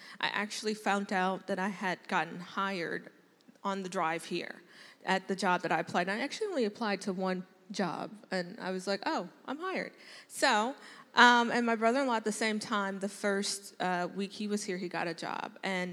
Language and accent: English; Indiana, United States; born there; So I was born in Northwest Indiana, right outside of Chicago.